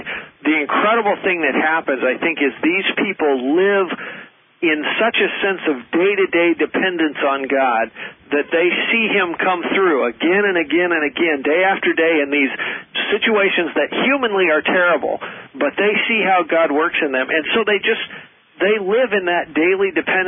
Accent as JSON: {"language": "English", "country": "United States", "said": "And, you know, as an American, that just freaked me out."}